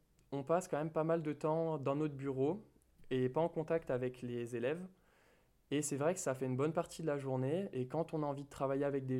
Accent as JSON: {"language": "French", "town": "Andrézieux", "region": "Auvergne-Rhône-Alpes", "country": "France", "tie": "born or raised there", "said": "j'ai grandi en Andrézieux et j'ai fait ma scolarité à Jacques Prévert."}